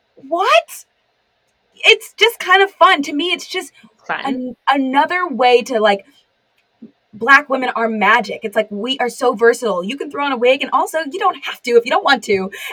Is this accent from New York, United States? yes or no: no; California, United States; And so I'm from California, and a lot of girls in California, when they show up, they show up.